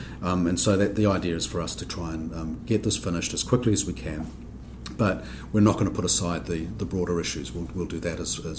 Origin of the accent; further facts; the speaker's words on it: New Zealand; you might tell from my accent, I come from New Zealand